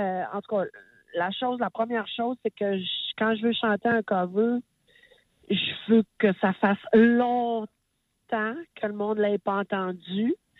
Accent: Quebec, Canada; plus que chez nous au Québec.

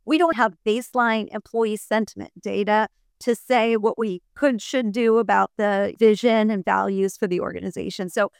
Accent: Florida, United States; moved away as an adult; now in Dallas, United States; I grew up in South Florida, but I had moved to Dallas, which is where my husband is from.

